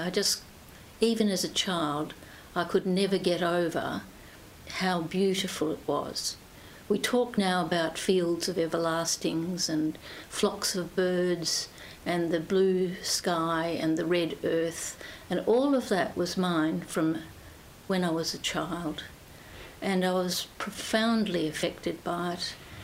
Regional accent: Bridgetown, Western Australia, Australia; born there; we were about fifth generation Australians, and I was born in Bridgetown, and I'm now 75 years old

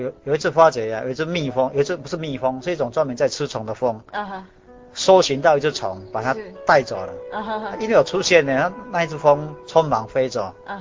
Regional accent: China; 那我们中国人很怕死。

